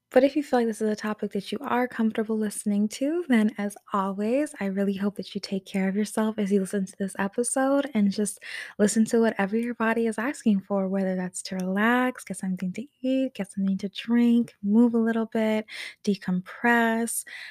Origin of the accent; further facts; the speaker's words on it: England, United Kingdom; also born or lived in Thailand / Japan; growing up in England, Thailand, and Japan as a Black girl.